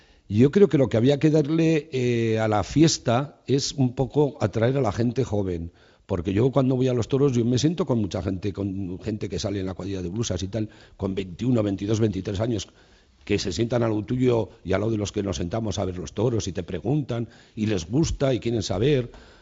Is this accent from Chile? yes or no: no; Basque Country, Spain; como somos vascos